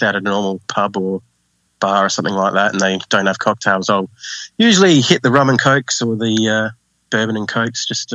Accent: Australia; Or beer, generally, being Australian, of course.

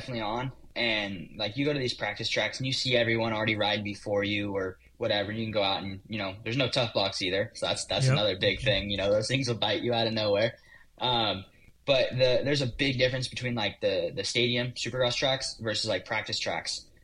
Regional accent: Simi Valley, California, United States; It's a bit hard because I'm from Simi Valley, which is, you know, north of L.A.

